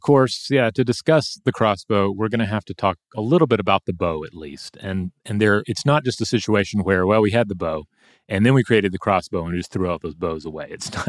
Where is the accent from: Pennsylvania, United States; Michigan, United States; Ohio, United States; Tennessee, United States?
Tennessee, United States; growing up in Tennessee, being in Boy Scouts, you had the opportunity to fire rifles on shooting ranges.